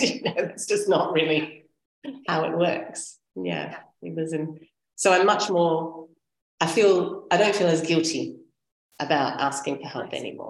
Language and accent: English; Australia; now in Sardinia, Italy; So I'm Australian. I live in Italy, well, particularly in Sardinia.